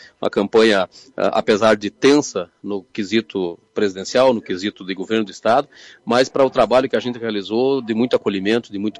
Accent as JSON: {"language": "Portuguese", "town": "Lagoa Vermelha", "region": "Rio Grande do Sul", "country": "Brazil", "said": "aqui na minha querida Lagoa Vermelha, que é a minha terra, onde eu tenho orgulho de manter meu título até hoje."}